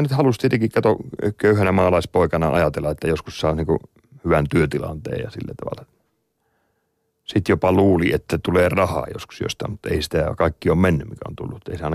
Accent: Heinola, Päijät-Häme, Finland; Menin Heinolaan, siis kotikaupunkini postiin menin.

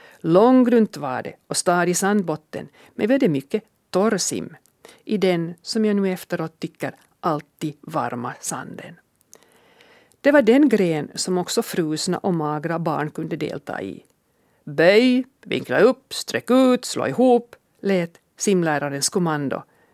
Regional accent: Kimito, Southwest Finland, Finland; Jag är född på Kimito och började min skolgång i Helgeboda folkskola ute på den västra udden av ön.

